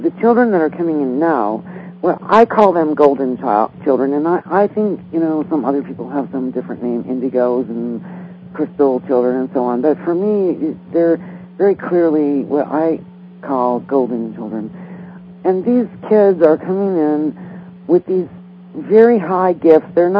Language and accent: English; Illinois, United States; And we're both from Illinois.